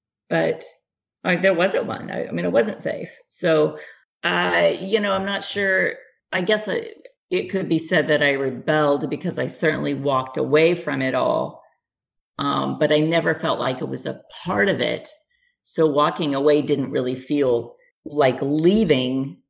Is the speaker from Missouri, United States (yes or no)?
yes; St. Louis, Missouri, United States; born there; I am 52 years old. I was born in St. Louis, Missouri.